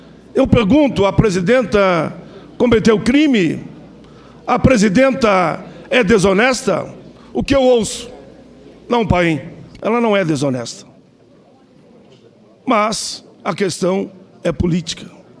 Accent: Rio Grande do Sul, Brazil; Eu venho do Rio Grande do Sul.

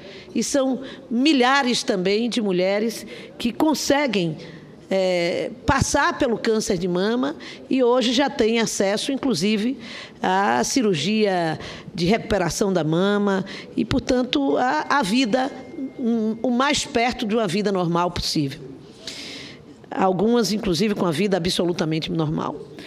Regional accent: Bahia, Brazil; anunciou ontem, durante o lançamento da campanha Outubro Rosa, lá no meu estado, que a Bahia

